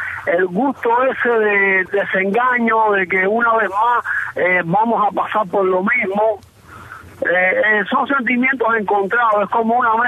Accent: Cuba; yo, como tantos cubanos

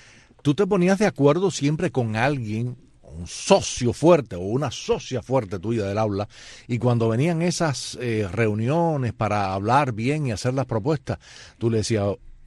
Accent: Cuba; moved away; cuando me fui de Cuba

